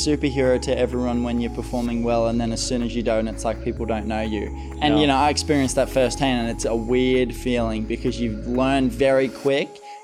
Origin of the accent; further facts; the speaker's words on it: Gold Coast, Queensland, Australia; Yeah, my hometown. So it was an experience, that's for sure.